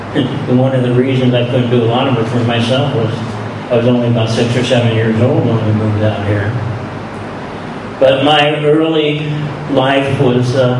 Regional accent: Pennsylvania, United States; born there; I was born in the Northumberland County region of Pennsylvania, which is the anthracite coal region. My relatives were coal miners, you know.

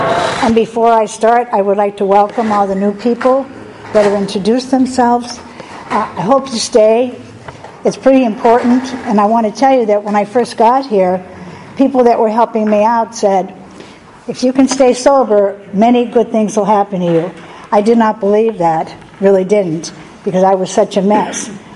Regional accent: California, United States; I'm actually from California. That's where my drinking took place.

